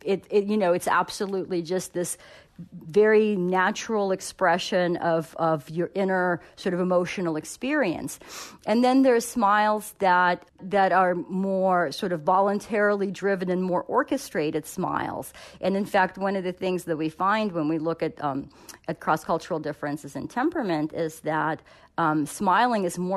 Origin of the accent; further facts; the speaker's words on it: Russia; English is a second language; now in United States; when I first came to the U.S., like before I kind of lost my accent and people, didn't know immediately I was from Russia.